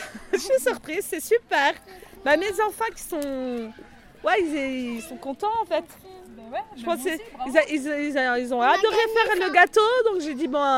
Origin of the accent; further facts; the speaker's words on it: Besançon, Bourgogne-Franche-Comté, France; Non, moi je viens pas de cette région-là, en fait. Moi, je viens de Besançon.